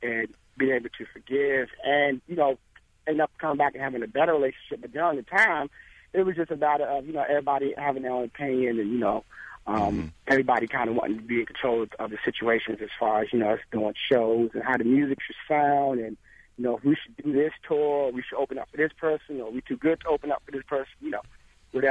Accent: Washington, District of Columbia, United States; now in Los Angeles, United States; Well, I'm originally from Washington, D.C. I currently live in Los Angeles.

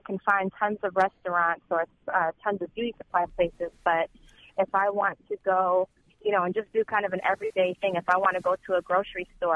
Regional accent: Boston, Massachusetts, United States; Originally from Boston.

